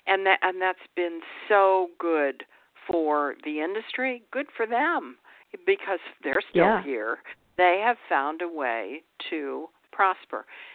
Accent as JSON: {"language": "English", "region": "East Coast", "country": "United States", "lives_now": "Texas, United States", "said": "You know, for this East Coast gal, I live 1 mile from the local rodeo."}